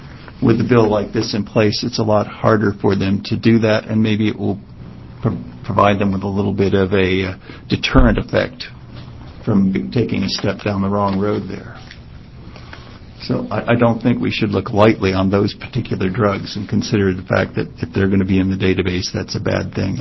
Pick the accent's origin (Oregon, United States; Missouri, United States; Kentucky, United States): Oregon, United States; Astoria; I'm from Astoria.